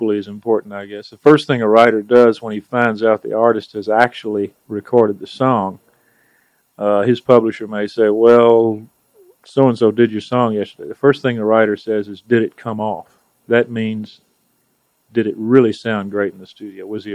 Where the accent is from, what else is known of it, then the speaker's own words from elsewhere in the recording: Beaumont, Texas, United States; now in Nashville, United States; I grew up in Beaumont, Texas, which is right near the Louisiana border, and I had a bunch of French relatives.